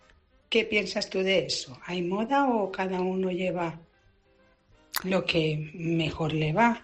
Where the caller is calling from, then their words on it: Valencia, Valencian Community, Spain; de Valencia.